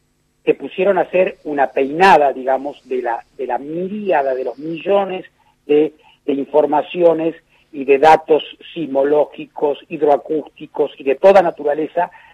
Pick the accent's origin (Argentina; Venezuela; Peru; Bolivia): Argentina; yo soy embajador argentino ante todos los organismos internacionales que están en Viena.